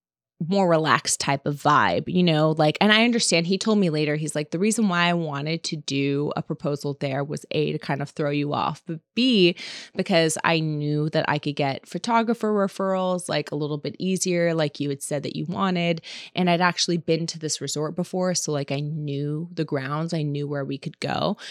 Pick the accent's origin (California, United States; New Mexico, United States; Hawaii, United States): California, United States; Like he's from the East Coast, I'm from California.